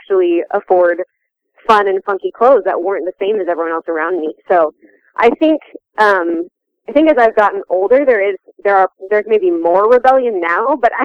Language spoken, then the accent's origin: English; Manila, Metro Manila, Philippines; Yeah, so I moved to Manila, Philippines, with my parents when I turned about 3 years old, and they were moving there as missionaries. So I grew up in a really international community